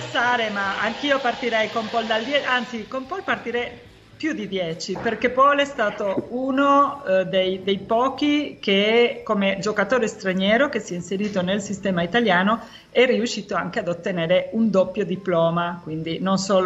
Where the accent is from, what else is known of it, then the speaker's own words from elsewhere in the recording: Spain; Da spagnola a spagnolo abbiamo